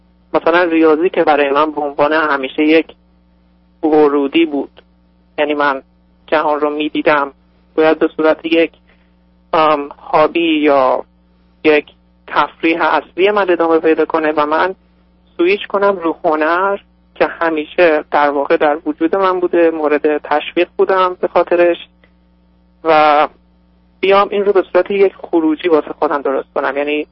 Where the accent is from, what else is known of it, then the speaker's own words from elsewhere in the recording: Iran; moved away as an adult; now in United States; من 25 سال دارم و حدود 2.5 سالی که از ایران به آمریکا آمدم